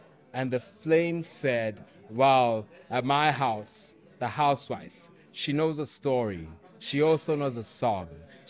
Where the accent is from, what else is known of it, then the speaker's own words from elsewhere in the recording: South Africa; I am a South African poet